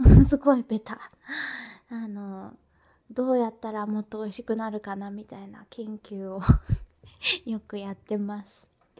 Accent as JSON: {"language": "Japanese", "region": "Tokyo", "country": "Japan", "said": "出身地は、東京都です"}